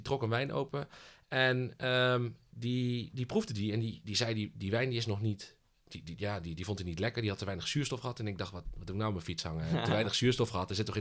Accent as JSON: {"language": "Dutch", "town": "Wijchen", "region": "Gelderland", "country": "Netherlands", "tie": "born or raised there", "also_born_or_lived": "Bologna / Antwerpen", "said": "Ja, ik kom uit het mooie Wijchen, onder de rook van Nijmegen. Geboren en getogen en heel mijn leven daar gewoond. Met een klein uitstapje naar Bologna en een klein uitstapje naar Antwerpen."}